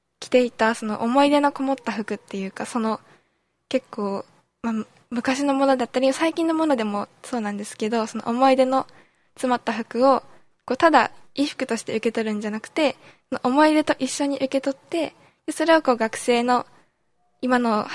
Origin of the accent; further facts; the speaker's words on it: Toyama, Japan; 私は富山県出身です。